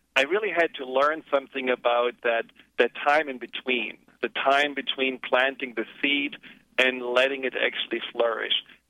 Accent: Baden-Württemberg, Germany; I grew up in Germany in the Black Forest, and the Black Forest is very close to the French border.

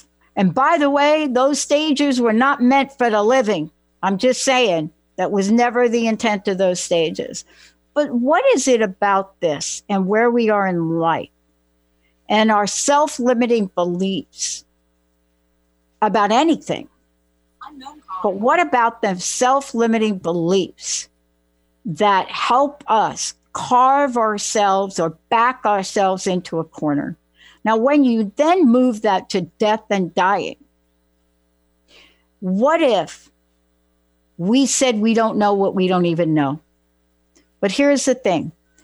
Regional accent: United States; Better yet, some of the potholes, because I'm from New York and New Jersey, and we know a lot about potholes.

